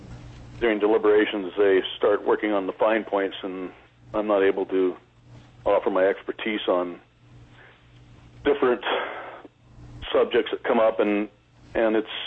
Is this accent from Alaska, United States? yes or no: yes; Petersburg, Alaska, United States; I was born and raised in Petersburg. I'm actually a third-generation fisherman from here.